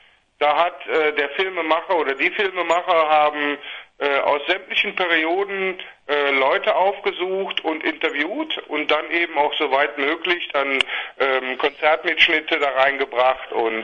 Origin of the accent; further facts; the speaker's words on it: Bonn, North Rhine-Westphalia, Germany; Ja, wir kommen aus Bonn.